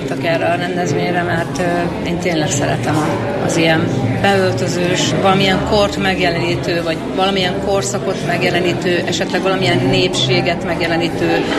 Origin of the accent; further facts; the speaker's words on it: Miskolc, Borsod-Abaúj-Zemplén, Hungary; Amúgy miskolci vagyok, tehát én az egyetlen tag vagyok, aki miskolci.